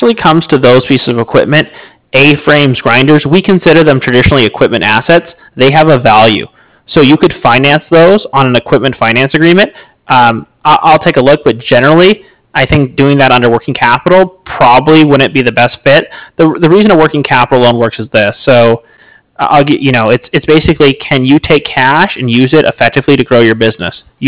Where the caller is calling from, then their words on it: San Diego, California, United States; San Diego, California.